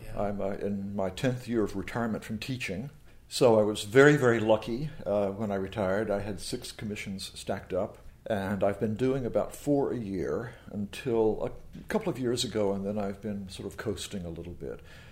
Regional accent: North Carolina, United States; I grew up in North Carolina, went to the University of North Carolina at Chapel Hill for my undergraduate degree

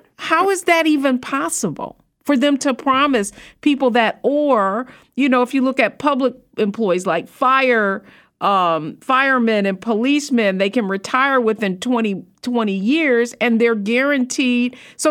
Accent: Detroit, Michigan, United States; And I'm from Detroit, yeah, so it's interesting.

